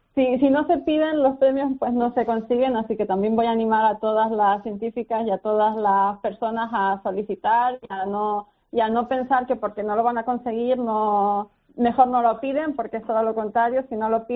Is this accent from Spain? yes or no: yes; Spain; Sí, creo que soy la única española que lo tiene por el momento.